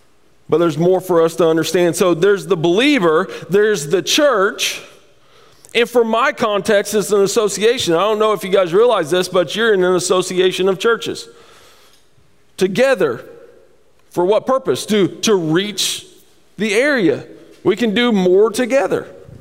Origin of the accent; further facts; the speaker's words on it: Columbia, Missouri, United States; I grew up on Claysville Road. Everybody had fried chicken at Claysville store? Yeah, that is like